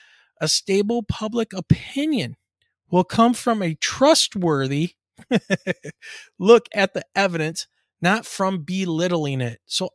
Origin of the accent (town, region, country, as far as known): Michigan, United States; born or raised there